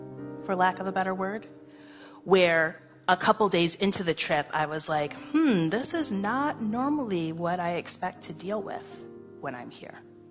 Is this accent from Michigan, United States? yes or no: no; New York, United States; I'm from New York, I'm expecting the person to get out of their car and to start yelling.